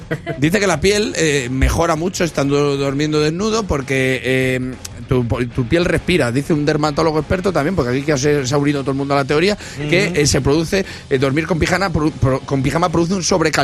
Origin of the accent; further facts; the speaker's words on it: Valladolid, Castile and León, Spain; A ver, que yo soy de Valladolid, ¿sabes?